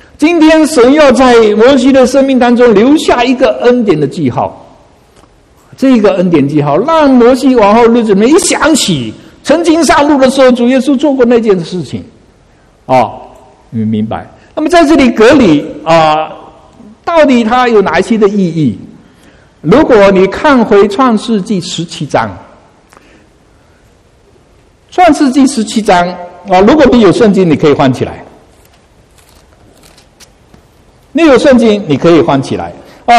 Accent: China; 当我们从中国来到这里

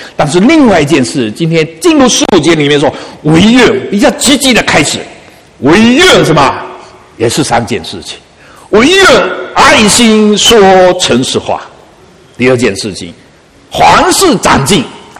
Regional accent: Fuqing, Fujian, China; 我们福建人也有讲闽南话的，福建的南边是闽南话，就是在我们福清都很多人讲闽南话啊。

